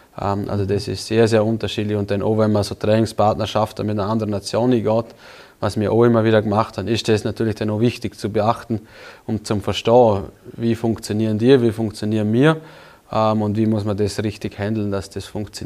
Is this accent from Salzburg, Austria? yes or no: no; Vorarlberg, Austria; aber ist eher, glaube ich, unvorstellbar als Vorarlberger.